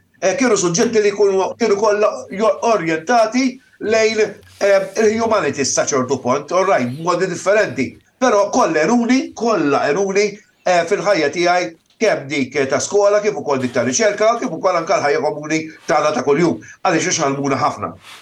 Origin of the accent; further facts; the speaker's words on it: Ħamrun, Southern Harbour, Malta; imma sempliċement għax kien il-Ħamrun. U jiena kont mill-Ħamrun. Allura moħħa kien jgħid illi isma' ħalli nibgħatu l-iktar viċin id-dar.